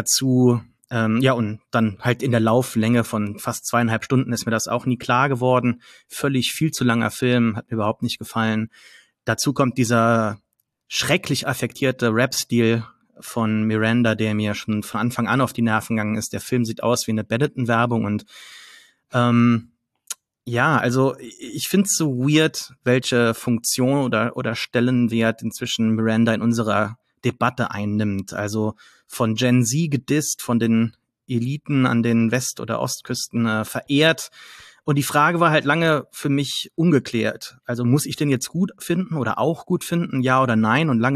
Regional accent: Saarlouis, Saarland, Germany; meine Heimatstadt ein früheres, ne, kein Schloss war, aber eine Festung. Und das kann man heute noch sehr gut erkennen. Also Saarlouis war so eine Festungsstadt, gebaut von, wie heißt der Architekt? Vauban.

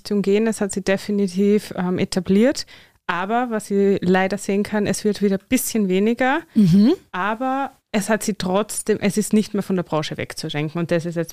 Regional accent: Vienna, Austria; Ja, ich liebe Österreich, ich liebe Wien. Meine Heimat, ich bin zwar nicht viel da, aber ich liebe es trotzdem.

